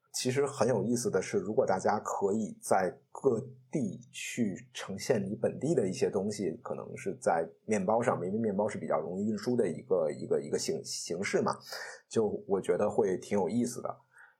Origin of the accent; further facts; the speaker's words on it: Beijing, China; 可能和我在北京长大的经验有关